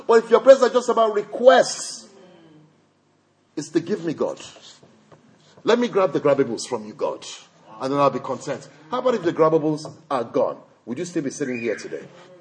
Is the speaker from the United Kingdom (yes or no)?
yes; England, United Kingdom; Born and bred in England, went back to Africa, stayed in the sun.